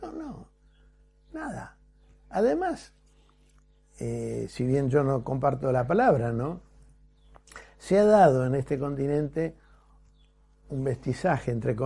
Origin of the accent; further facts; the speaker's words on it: Argentina; la historia nuestra de los argentinos, de los que nacimos aquí, o en Perú, o en Guatemala